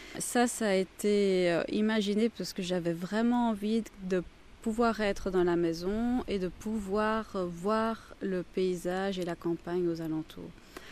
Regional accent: Belgium; Et ça, c'est inimaginable chez nous en Belgique de tout voir.

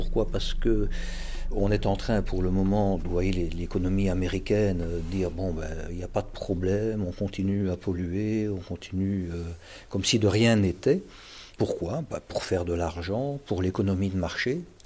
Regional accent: Belgium; on ne se retourne même plus dans la rue quand il y a quelqu'un qui dort dans la rue chez nous, en Belgique.

